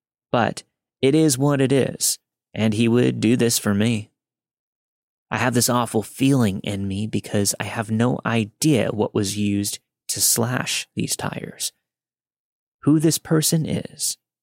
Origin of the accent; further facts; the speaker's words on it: Ireland; Hi there, I'm Irish